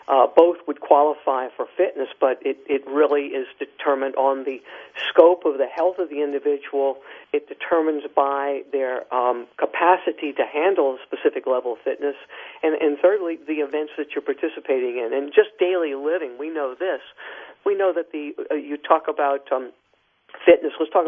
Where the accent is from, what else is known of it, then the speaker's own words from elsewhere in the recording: New Orleans, Louisiana, United States; on CBS affiliate in my hometown, New Orleans